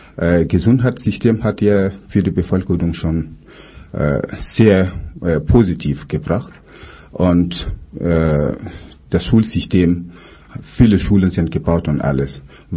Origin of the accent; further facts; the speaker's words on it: Burkina Faso; Ich bin aus Burkina Faso